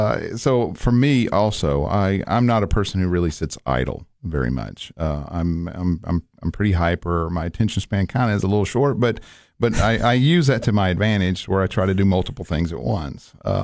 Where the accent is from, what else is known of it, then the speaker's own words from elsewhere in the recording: Tennessee, United States; I grew up in East Tennessee. Well, my parents moved around quite a bit, but probably as far as biology, environmental science and stuff, when we lived on farms in East Tennessee, it had a big impact on me.